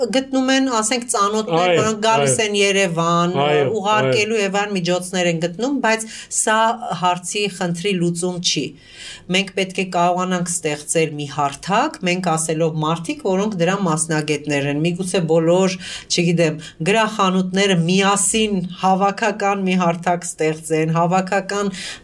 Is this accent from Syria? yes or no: yes; Aleppo, Aleppo Governorate, Syria; moved away as an adult; now in Armenia; ես 23 տարի ապրել եմ Հալեպում, երբեմն իմ ընկերները Հայաստանում չեն հավատում, որ ես ոչ միայն ծնվել եմ Հալեպում, այլ մեծացել եմ եւ բավական մինչեւ 22 տարի։